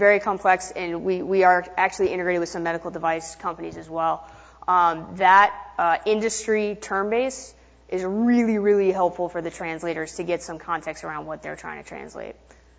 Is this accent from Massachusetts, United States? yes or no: yes; Boston, Massachusetts, United States; I don't bite, I promise. Even though I'm from Boston.